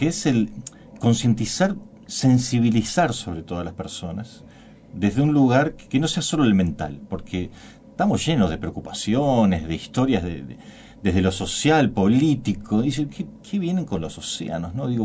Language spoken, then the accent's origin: Spanish; Uruguay; como uruguayos, tenemos educación, estamos informados